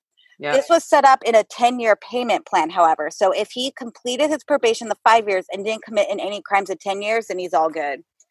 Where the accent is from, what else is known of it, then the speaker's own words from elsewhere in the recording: California, United States; And also growing up in California, it's like ingrained in your head.